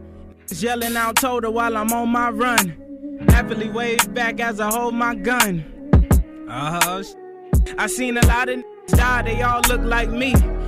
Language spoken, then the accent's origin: English; Vallejo, California, United States; I'm from Vallejo, California, baby.